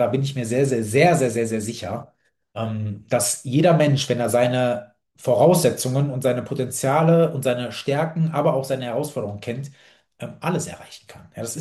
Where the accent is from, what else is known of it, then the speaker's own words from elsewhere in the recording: Düsseldorf, North Rhine-Westphalia, Germany; Letztens habe ich in Düsseldorf, also hier, wo ich herkomme, ein großes Seminar gegeben